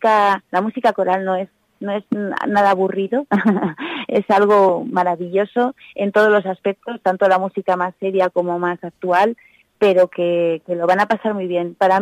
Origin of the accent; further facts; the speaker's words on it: Oviedo, Asturias, Spain; Somos de Oviedo, venimos desde Oviedo directamente. Vamos vestidas de asturianas